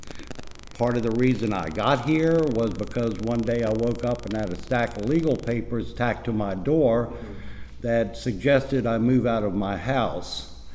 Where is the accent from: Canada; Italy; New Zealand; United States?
United States; I thought I had an inherent right as a American male to drink every day at 5 o'clock